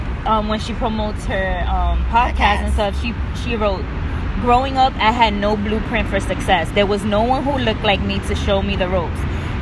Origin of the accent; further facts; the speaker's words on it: Bronx, New York, United States; And I mean, half of my life I grew up in the Bronx, so I gotta rap.